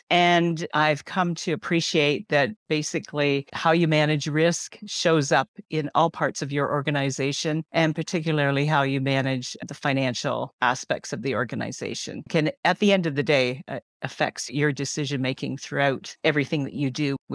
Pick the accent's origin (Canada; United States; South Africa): Canada; Ontario; I'm from Canada. So I live in St. Mary's, which is a small town in southwestern Ontario. We're about 2 hours west of Toronto